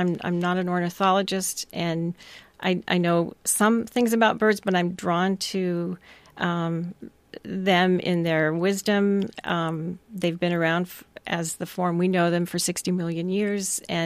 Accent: Seattle, Washington, United States; In Seattle. Rainy Seattle.

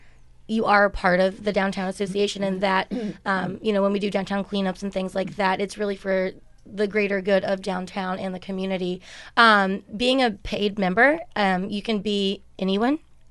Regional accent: Virginia, United States; now in Astoria, United States; Born and raised in Virginia, but I think I'm officially an Oregonian.

